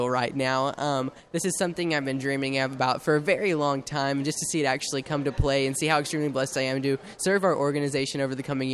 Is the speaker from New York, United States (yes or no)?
no; Yoakum, Texas, United States; Yes, I hail from the Yoakum FFA chapter in Yoakum, Texas.